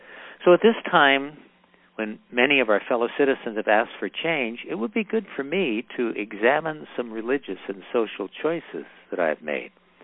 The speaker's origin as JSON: {"language": "English", "town": "Oakland", "region": "California", "country": "United States", "tie": "born or raised there", "said": "As a child growing up in East Oakland in California, we had a fig tree in the backyard."}